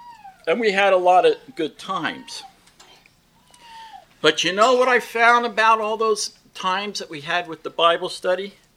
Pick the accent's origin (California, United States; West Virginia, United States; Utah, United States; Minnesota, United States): California, United States; also born or lived in Dorothy; I'm out from the West Coast, and my early years were here at Dorothy, and my father was transferred in sales to the West Coast. And so in 1964, we went to California, and I went through high school and college.